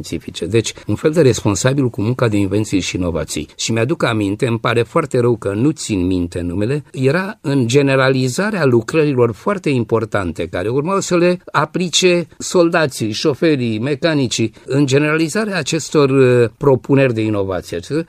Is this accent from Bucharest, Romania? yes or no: yes; Bucharest, Romania; Eu voi face anul ăsta 84. Așa că există un anumit paralelism. Când aveam vreo 7 ani, 8 ani, eu sunt bucureștean. Părinții mei locuiau în Parcul Călăraș